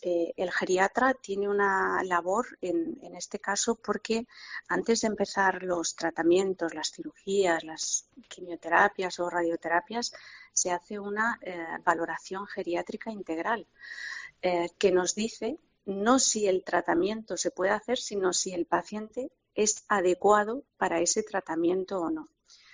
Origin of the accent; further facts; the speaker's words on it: Catalonia, Spain; Madrid, Cataluña, que es de donde yo vengo.